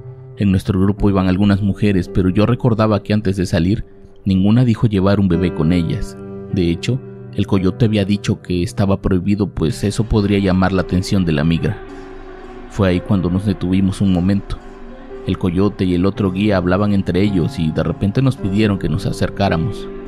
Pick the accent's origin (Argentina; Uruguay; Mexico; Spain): Mexico; Iba muy ilusionado, como todo mexicano que lleva toda su fe puesta en Dios para cruzar con bien.